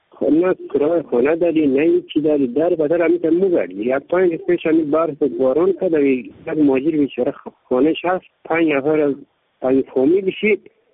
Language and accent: Persian; Baghlan, Afghanistan; این مهاجرین بغلان مرکزی 4000 خانه از پاکستان و ایران آمدیم.